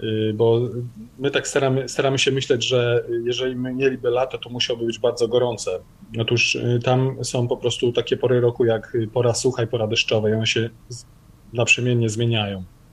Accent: Uganda; Polish is a second language

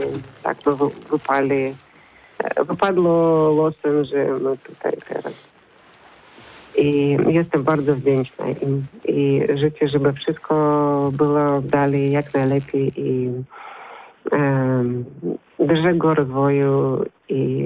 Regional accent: Ukraine; Polish is a second language; moved away as an adult; now in Poland; Ja jestem uchodźcą z Ukrainy, uchodźczynią, tak?

